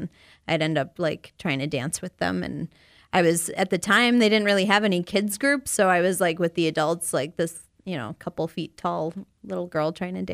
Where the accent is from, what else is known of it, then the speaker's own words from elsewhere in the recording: Delavan, Wisconsin, United States; now in Madison, United States; I'm originally from Delavan, Wisconsin.